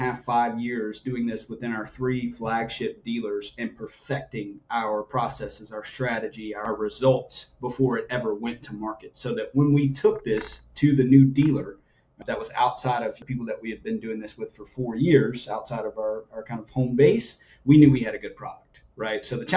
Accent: North Carolina, United States; now in West Palm Beach, United States; currently in West Palm Beach, Florida, born and raised in North Carolina, what I like to call the heartland of power sports.

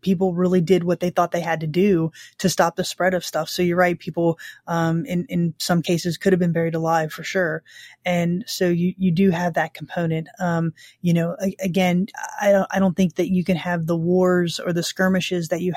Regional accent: Ocala, Florida, United States; You know, I'm actually from Ocala, which is north of Orlando.

